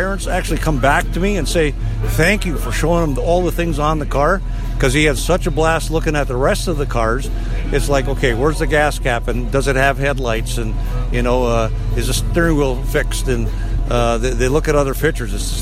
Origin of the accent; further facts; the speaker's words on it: Finley, North Dakota, United States; And I'm originally from Finley, North Dakota.